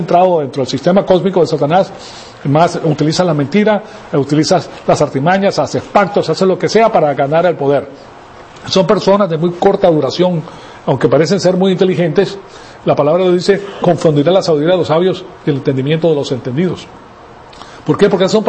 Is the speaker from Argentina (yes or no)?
no; Venezuela; A Venezuela yo la amo porque viví en Venezuela, o sea, yo me crié en Venezuela, es un país precioso